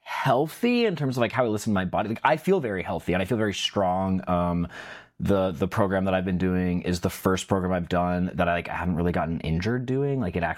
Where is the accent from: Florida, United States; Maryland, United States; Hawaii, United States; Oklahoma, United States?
Hawaii, United States; I was a chubby kid growing up in Hawaii